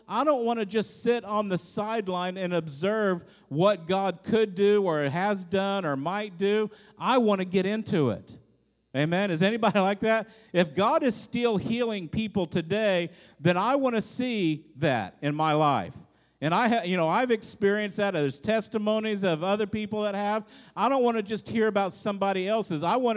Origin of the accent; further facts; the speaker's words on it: Texas, United States; also born or lived in Hawaii; I grew up in Texas. Yes, we went to the Gulf of Mexico.